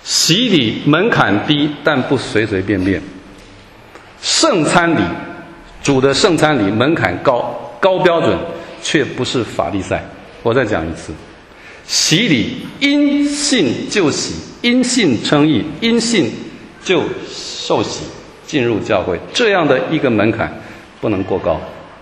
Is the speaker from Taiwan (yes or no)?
yes; Taiwan; accent: Taiwanese; 我虽然带有台湾口音，但你听得我讲中文是吗？